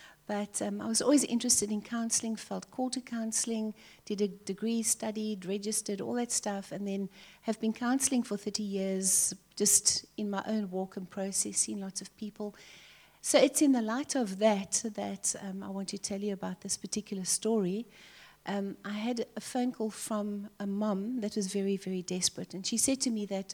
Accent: Cape Town, Western Cape, South Africa; I'm from Tableview, and Arthur and I have been doing God for 44 years

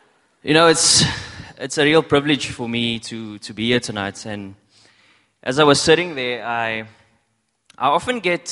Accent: Cape Town, Western Cape, South Africa; I hail from Strandfontein in Cape Town, and yeah. And that's where my life started.

